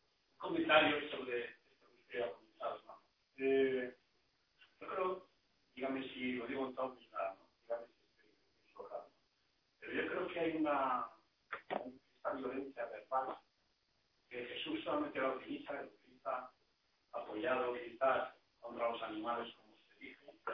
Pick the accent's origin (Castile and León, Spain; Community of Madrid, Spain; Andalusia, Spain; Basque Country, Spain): Castile and León, Spain; Soy de Castilla de León, y no, Castilla no.